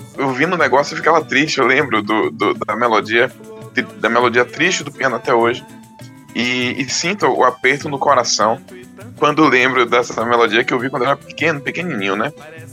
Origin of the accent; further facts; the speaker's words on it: Bahia, Brazil; moved away as an adult; now in Sweden; trabalhei no escritório do Itamaraty, na Bahia, minha terra natal. E desde 2021 estou aqui, né, na Suécia.